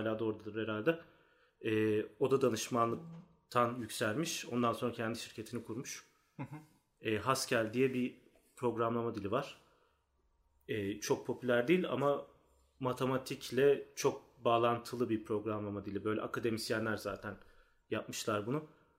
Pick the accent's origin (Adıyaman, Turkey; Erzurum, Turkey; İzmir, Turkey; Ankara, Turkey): İzmir, Turkey; also born or lived in Istanbul; İzmirliyim ben de Can gibi. İzmir'de lisenin başına kadar okudum. Lisede İstanbul'a geldim.